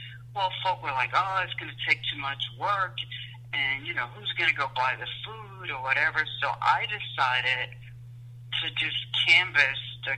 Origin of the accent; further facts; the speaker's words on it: Georgia, United States; And also, growing up in Georgia in the South, I never saw any depiction of anybody that looked like me in a book.